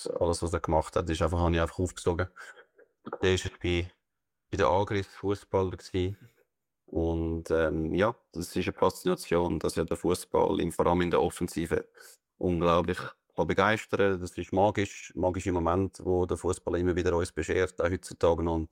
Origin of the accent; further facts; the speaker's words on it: Glattbrugg, Zurich, Switzerland; Ja, ich bin in Glattbruck aufgewachsen.